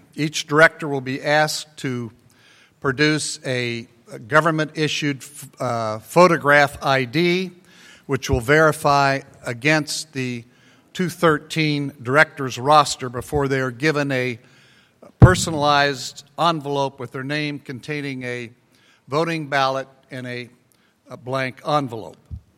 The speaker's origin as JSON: {"language": "English", "town": "Wichita", "region": "Kansas", "country": "United States", "said": "I was your 1988 president. I'm from Wichita, Kansas."}